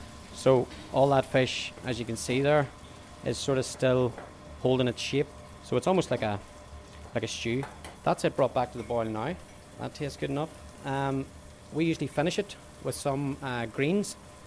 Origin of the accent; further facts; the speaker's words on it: Northern Ireland, United Kingdom; I'm from the Maharan, County Down.